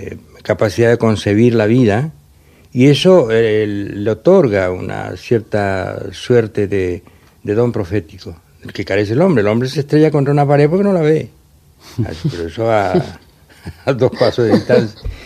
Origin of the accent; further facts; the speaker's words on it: Paraguay; moved away; No, porque suponen que el haber estado mucho tiempo fuera ha desordenado todas mis condiciones de paraguayo.